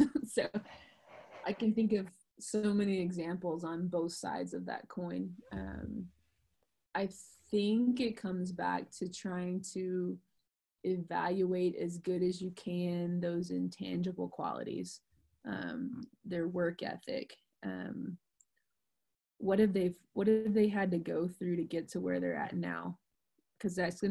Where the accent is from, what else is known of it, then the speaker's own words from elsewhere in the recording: the South, United States; accent: Southern; I don't know if my Southern accent like let that come out right.